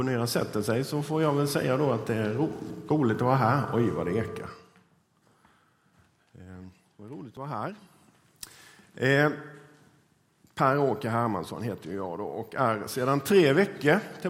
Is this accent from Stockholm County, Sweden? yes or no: no; Kvarnabo, Jönköping County, Sweden; also born or lived in Örebro / Värnamo; att vara en Gnosjöbo. För det är ju det jag är från första början. Jag är ju född och uppvuxen i Kvarnabo, där jag också bor nu då. Mitt föräldrahem. Flyttade dit för ett par år sedan. Annars har jag bott lite i Örebro och i Värnamo.